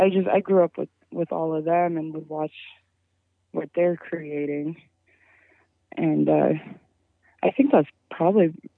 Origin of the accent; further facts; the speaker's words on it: Homer, Alaska, United States; also born or lived in Halibut Cove; I grew up in Halibut Cove and Homer, and so I think that the majority of the people that really inspired me, they were in Halibut Cove with me.